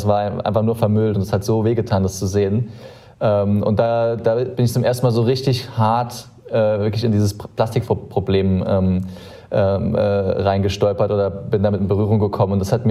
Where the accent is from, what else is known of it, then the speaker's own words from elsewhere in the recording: Saarland, Germany; ich bin sehr, sehr behütet im Saarland aufgewachsen, habe da sehr viel Natur erlebt und auch sehr viel unberührte Natur genießen können.